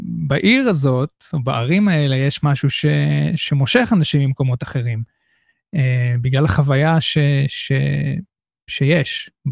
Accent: Rehovot, Central District, Israel; also born or lived in Tel Aviv / New York; מאיפה אני במקור? רחובות. זאת התשובה. שם נולדתי וגדלתי, אחר כך תל אביב, אבל זה כבר לא המקור. כן. ואחר כך ניו יורק.

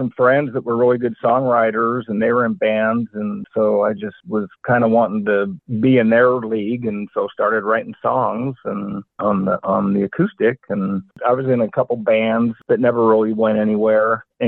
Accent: Roseburg, Oregon, United States; also born or lived in Eugene; Okay, yeah, I was born in Eugene, Oregon. We moved around a lot. By the age of 10, we were in Roseburg, and that's where I grew up and went to high school.

